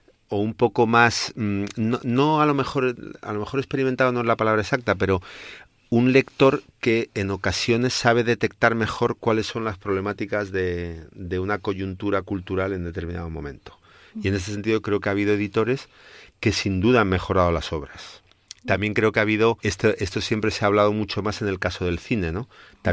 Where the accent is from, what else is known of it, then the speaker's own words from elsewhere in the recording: Spain; now in United States; ya que vengo de España y estoy en Estados Unidos